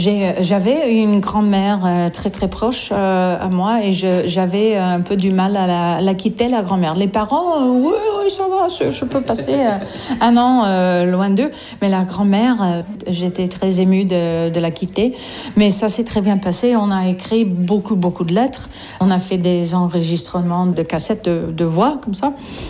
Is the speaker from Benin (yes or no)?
no; United States; French is a second language; Chez moi aux États-Unis, j'ai trois frères beaucoup plus âgés que moi